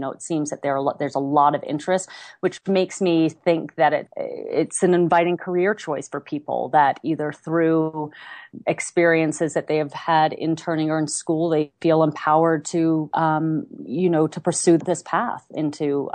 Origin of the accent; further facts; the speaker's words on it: New Zealand; moved away; I'm a New Zealander. I grew up there.